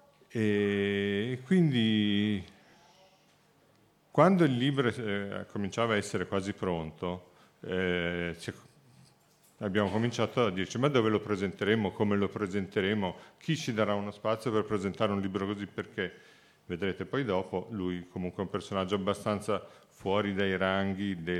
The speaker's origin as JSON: {"language": "Italian", "town": "Milan", "region": "Lombardy", "country": "Italy", "moved": "as an adult", "said": "Io sono milanese, me ne sono andato definitivamente 10 anni fa da questa città. Mi sono trasferito in Toscana"}